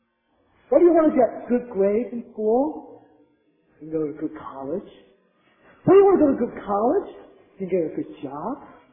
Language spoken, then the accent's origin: English; San Jose, California, United States; I live in Silicon Valley. I actually don't come from San Diego. I came from San Jose, California.